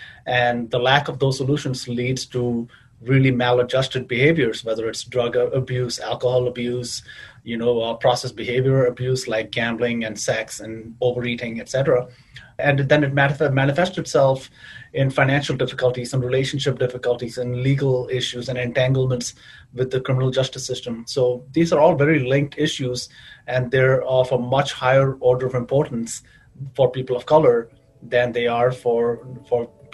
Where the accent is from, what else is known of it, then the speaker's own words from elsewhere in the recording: Chicago, Illinois, United States; the queer community that I grew up with in Chicago